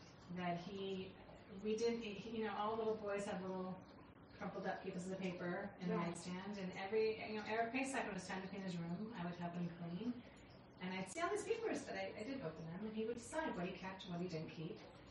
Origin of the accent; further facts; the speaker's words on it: California, United States; also born or lived in New York City; now in Israel; So, my husband and I are both from California, and we are Bala Tshuva in California. We got married and moved straight away to New York City. We stayed there for 3 years, and then we moved to Israel.